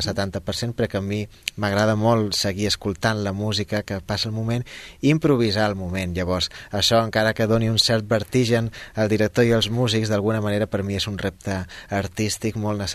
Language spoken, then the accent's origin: Catalan; Menorca, Balearic Islands, Spain; som menorquins, vam estudiar junts des de primer d'ESO